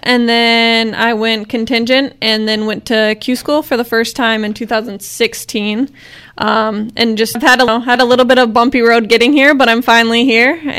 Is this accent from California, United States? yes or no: no; Michigan, United States; Michigan.